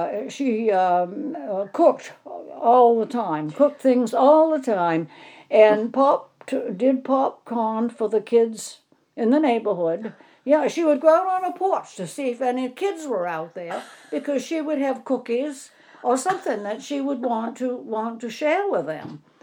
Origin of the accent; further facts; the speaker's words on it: South Paris, Maine, United States; born there; I was born in South Paris, in the little house right now that is an Asian restaurant right next to Maurice's.